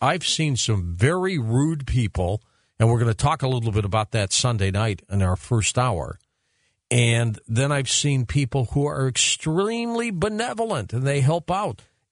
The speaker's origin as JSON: {"language": "English", "town": "Detroit", "region": "Michigan", "country": "United States", "tie": "born there", "said": "You know, I was born in Detroit, so very close to this region, indeed."}